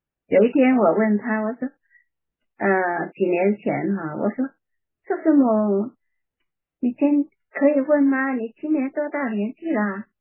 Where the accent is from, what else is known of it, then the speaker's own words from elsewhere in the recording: China; 我们中国人还有一种叫做什么农历年啊西历啊